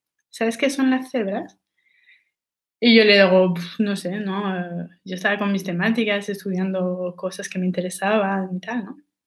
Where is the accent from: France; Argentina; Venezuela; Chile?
France; accent: French; Spanish is a second language; ahora estoy hablando sin hacer esfuerzos en español para que también se note mi acento francés, porque me parece muy importante la parte de mi personalidad francesa y no quiero que cuando hablo español no se vea.